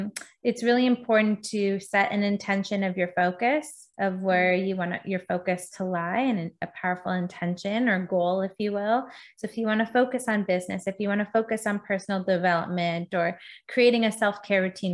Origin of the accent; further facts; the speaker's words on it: Canada; He's from Toronto, like I am from Canada.